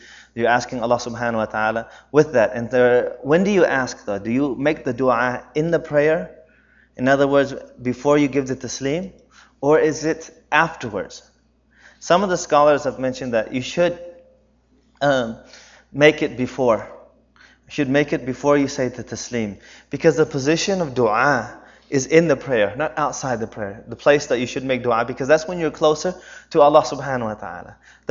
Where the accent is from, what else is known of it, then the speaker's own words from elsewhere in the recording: United States; And of course, me being growing up in the United States